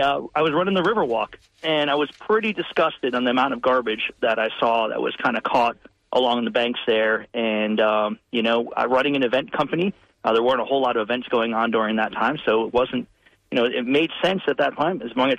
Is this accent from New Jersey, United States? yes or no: yes; New Jersey, United States; You know, I came from New Jersey, which is, you know, the Garden State, and most of it is quite beautiful.